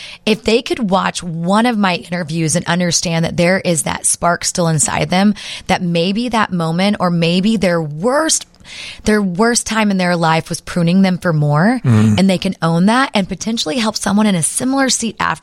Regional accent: Oklahoma, United States; I'm telling you, I'm from Oklahoma, so I normally land in Dallas, and Dallas has a piece of my heart.

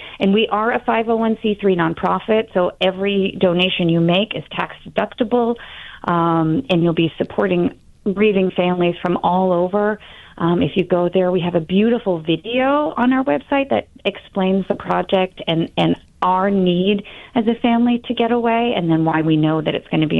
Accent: Falmouth, Massachusetts, United States; Well, I'm from Falmouth originally. I grew up year-round.

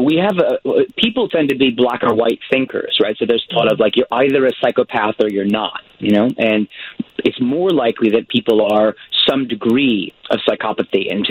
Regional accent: Connecticut, United States; also born or lived in White Plains; now in Australia; Yes, it's because I was born in White Plains, New York, and I grew up in Connecticut.

